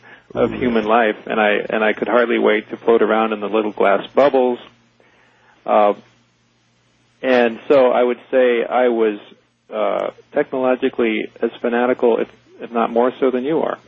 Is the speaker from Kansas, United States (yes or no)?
yes; Topeka, Kansas, United States; if you had seen me in my early days where I grew up in Topeka, Kansas